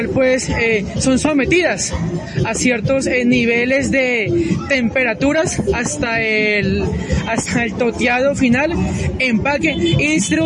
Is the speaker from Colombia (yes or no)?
yes; Huila, Colombia; now in Bogotá, Colombia; nosotros somos del Huila, nosotros pues de cierta manera somos del Huila y digamos que crecimos pues con esas raíces huilenses, tolimenses.